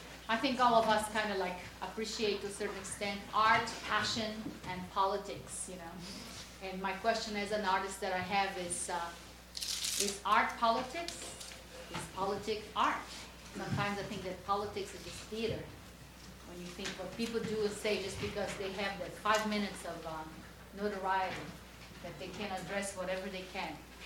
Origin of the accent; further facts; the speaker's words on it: Brazil; I have Portuguese ancestry. I was born and raised in Brazil. And my father is Camiva, from the Camiva Indian tribe in northern Brazil. So I have that, you know, double mestiçagem in my life as well.